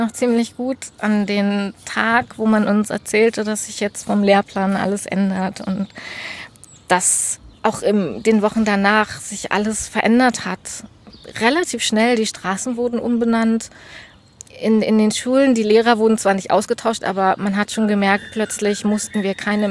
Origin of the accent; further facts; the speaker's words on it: Germany; meine Kindheit in der DDR in den 80ern.